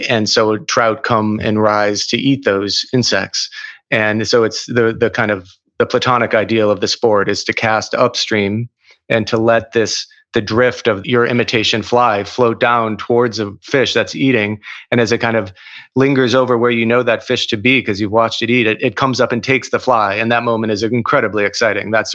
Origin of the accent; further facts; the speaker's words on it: Minneapolis, Minnesota, United States; I grew up in Minneapolis, and we have a cabin on a lake in Wisconsin